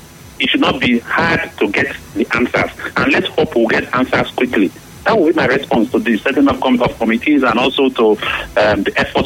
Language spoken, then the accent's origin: English; Nigeria; As a Nigerian, we should now start thinking outside the box